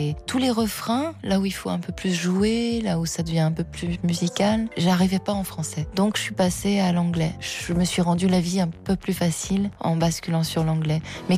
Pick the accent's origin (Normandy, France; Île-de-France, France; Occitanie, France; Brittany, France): Île-de-France, France; Paris; moved away as an adult; now in New York, United States; Et j'espère que je reviendrai en France, dans mon quartier, à Paris, que ce sera possible.